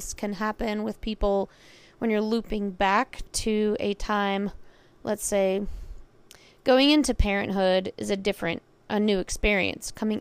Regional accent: Atlanta, Georgia, United States; also born or lived in North Carolina; I'm from Atlanta, Georgia. So, and went to school in Boone, North Carolina, Appalachian State.

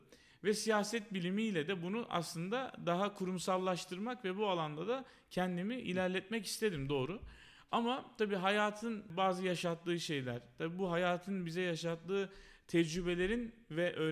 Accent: Konya, Turkey; Beni tanımlayan ve sevdiğim yönlerimden biri de Konyalı olmak. Ben severek ve gururla Konyalıyım diyebilirim. 1990 doğumluyum.

